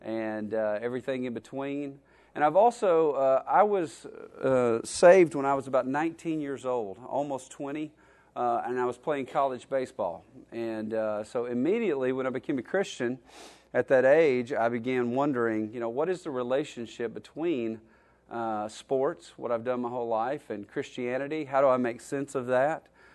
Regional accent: Alabama, United States; I grew up in Alabama. I've been sort of an Alabama football fan my entire life

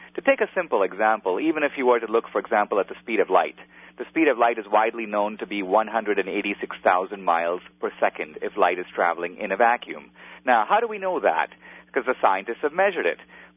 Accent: Mumbai, Maharashtra, India; born there; I was born in Bombay, India. My family was Christian, converted by Portuguese missionaries going back some centuries.

